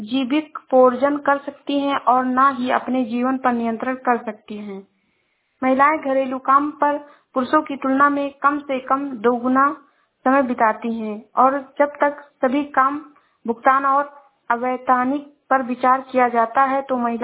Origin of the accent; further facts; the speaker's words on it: Uttar Pradesh, India; मैं जिला श्रावस्ती से हूँ।